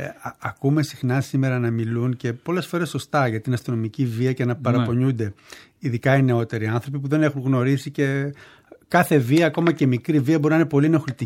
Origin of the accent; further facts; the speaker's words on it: Zografou, Attica, Greece; also born or lived in Arta; Ο πατέρας, ναι, μου δούλευε στη Μόμα του στρατού και, ναι, ταξιδεύαμε ανά την Ελλάδα μέχρι τα 9 μου χρόνια που πήγαμε στο ζωγράφο. Ουσιαστικά είμαι ζωγραφιώτης περισσότερο, μάλιστα, παρά αρτινός.